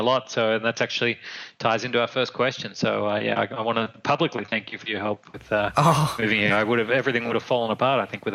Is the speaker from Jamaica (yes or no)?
no; Australia; now in China; I'm originally from Australia. I now live in central China. I live beside Wudang Mountain in Hubei province.